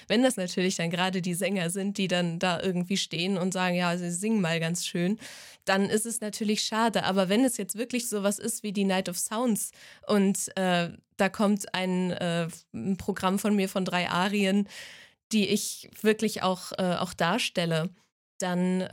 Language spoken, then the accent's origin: German; North Rhine-Westphalia, Germany; weil es schon meine Heimat ist.